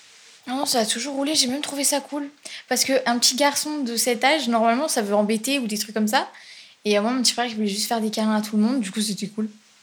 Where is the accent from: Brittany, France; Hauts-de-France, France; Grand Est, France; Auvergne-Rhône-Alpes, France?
Auvergne-Rhône-Alpes, France; j'ai 16 ans, je viens de la Drôme.